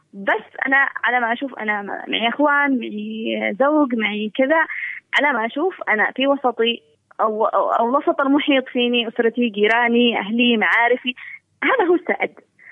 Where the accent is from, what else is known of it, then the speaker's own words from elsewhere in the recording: Yemen; أنا كمرأة يمنية موجودة في المجتمع اليمني،